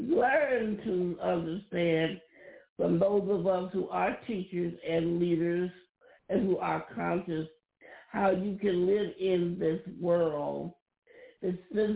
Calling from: Chicago, Illinois, United States; I'm calling from Chicago and Grand Rising.

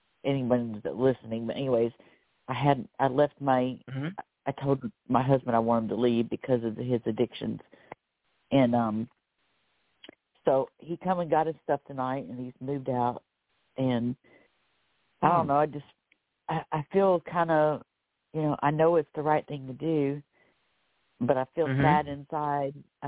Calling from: Florida, United States; from Florida.

